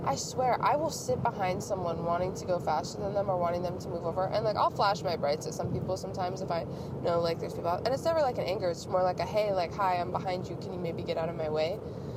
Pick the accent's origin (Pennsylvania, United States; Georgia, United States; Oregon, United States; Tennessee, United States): Oregon, United States; I grew up in Oregon, so, like, I got my license in Oregon.